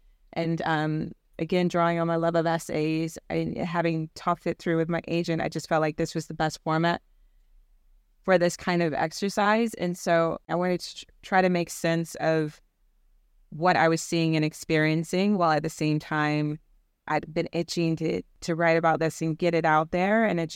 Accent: the South, United States; So for me, growing up in the South, where there was definitely that sense of, you know, the legacy of the brown paper bag rule

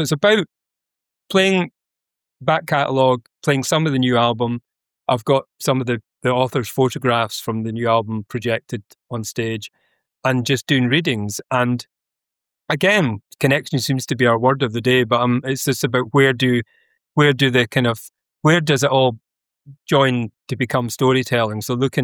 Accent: Mull, Scotland, United Kingdom; And that's very much about growing up in Mull as a songwriter.

